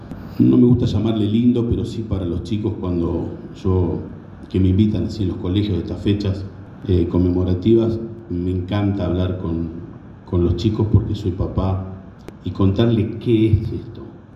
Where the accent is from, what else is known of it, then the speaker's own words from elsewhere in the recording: Las Rosas, Santa Fe, Argentina; Yo recuperé mi identidad en el año 2015. … Fui criado acá nomás cerquita en Las Rosas por un matrimonio de ese apellido, ¿no? Un matrimonio muy adulto.